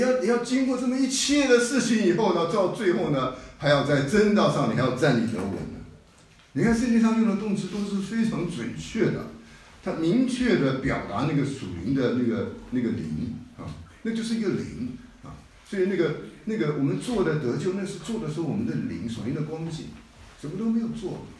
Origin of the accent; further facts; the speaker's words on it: Taiwan; now in United States; 那特别是我又是从台湾来的，所以我还关心在台湾的事情。